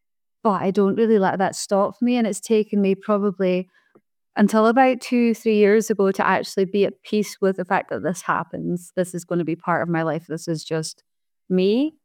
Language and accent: English; Scotland, United Kingdom; I'm from Scotland.